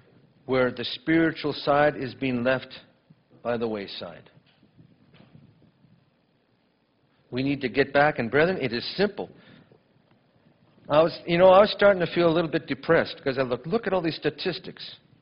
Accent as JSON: {"language": "English", "country": "Canada", "tie": "born there", "said": "my concern for this country that I love, even though I was born in Canada, I was born a dual citizen, so I've got American in me too."}